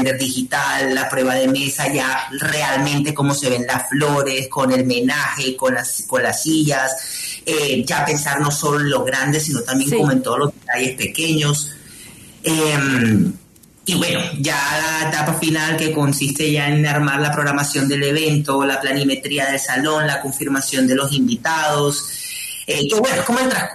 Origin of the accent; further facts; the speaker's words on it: Colombia; Sentíamos que era como una responsabilidad que teníamos como colombianos de agradecerle a él todo el orgullo que nos ha traído a nuestro país.